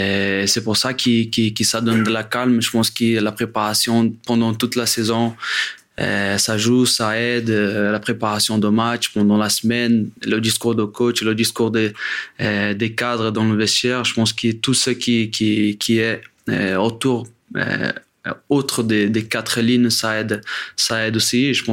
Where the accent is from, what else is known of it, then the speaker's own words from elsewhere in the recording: Brazil; French is a second language; now in Paris, France; Moi, je viens du Brésil.